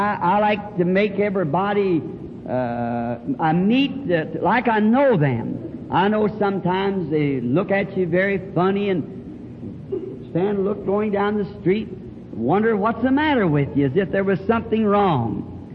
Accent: the South, United States; born there; I'm a Southerner by birth, and I just like to speak to people wherever I see them.

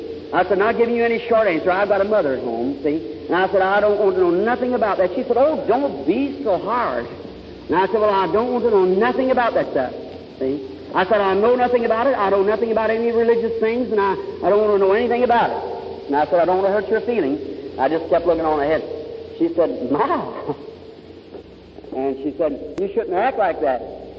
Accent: Kentucky, United States; born there; I like to hunt, and I was born in Kentucky.

